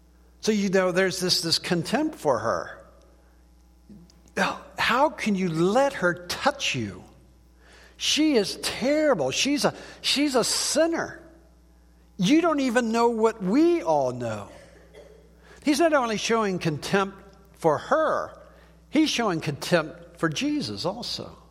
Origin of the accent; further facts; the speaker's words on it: Washington, District of Columbia, United States; He grew up in India, I grew up in Washington, D.C.